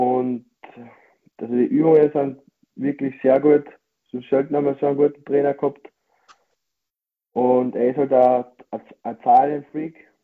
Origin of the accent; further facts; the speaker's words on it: Bleiburg, Carinthia, Austria; was einfach Bleiburg, meine Heimat, einfach nicht zu bieten hat